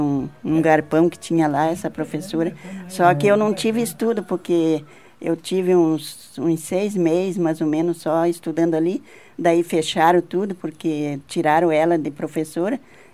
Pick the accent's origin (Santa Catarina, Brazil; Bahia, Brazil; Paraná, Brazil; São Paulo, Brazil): Santa Catarina, Brazil; Araranguá; born there; Eu nasci em Santa Catarina.